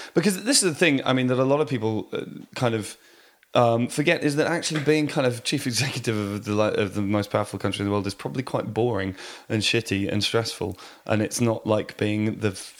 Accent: Meonstoke, South East England, United Kingdom; now in London, United Kingdom; Oh, that's where I was born. I haven't been to Meonstoke for years. I was raised in Meonstoke, which is near Winchester, and I now live in North London.

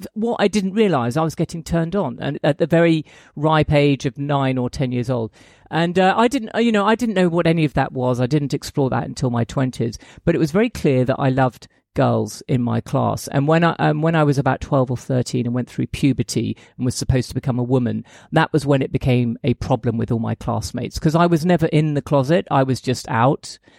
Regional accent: United Kingdom; now in Tokyo, Japan; I'm British, clearly. I actually live in Tokyo

